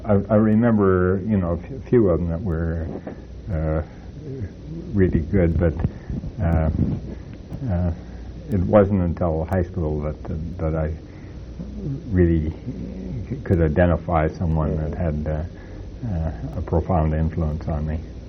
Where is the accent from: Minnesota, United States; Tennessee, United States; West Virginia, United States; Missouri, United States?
Minnesota, United States; Fisher; also born or lived in East Grand Forks; What we moved from East Grand Forks to a small town called Fisher, Minnesota